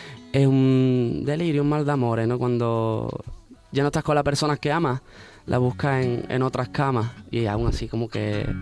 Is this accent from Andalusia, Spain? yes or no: yes; Cádiz, Andalusia, Spain; Yo empecé cantando en los carnavales de mi tierra, de Cádiz